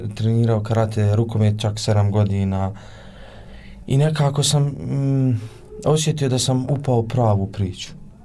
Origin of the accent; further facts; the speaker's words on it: Gornji Vakuf-Uskoplje, Federation of Bosnia and Herzegovina, Bosnia & Herzegovina; Dolazim iz Gornjeg Vakufa Uskoplje.